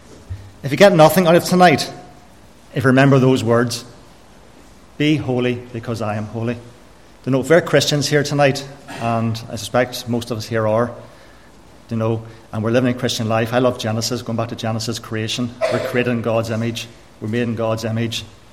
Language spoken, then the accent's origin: English; Austria; also born or lived in Carrickfergus, United Kingdom; I was born in Carrickfergus, stayed there for about a year and a half. My parents decided to move to Austria as missionaries. I was brought up in Austria.